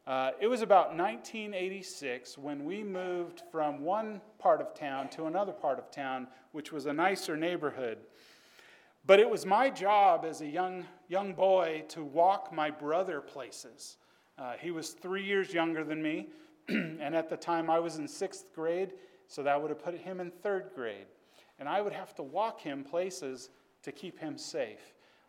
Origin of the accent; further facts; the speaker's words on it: Stockton, California, United States; I was raised in Stockton, California. It's not the most safe place in the country to live, but it's not terrible.